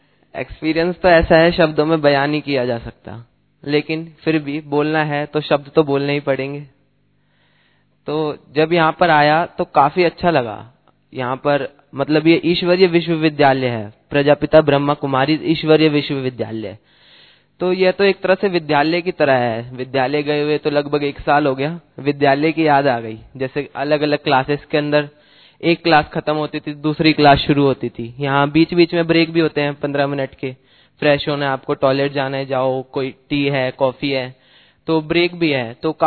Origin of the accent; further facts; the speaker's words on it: Delhi, India; मैं यहाँ दिल्ली से आया हूँ।